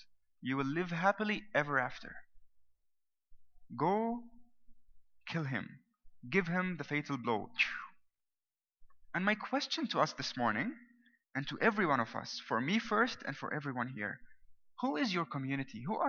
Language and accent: English; Syria; I remember growing up in Syria, my grandfather used to tell me who is your friend and I will tell you who you are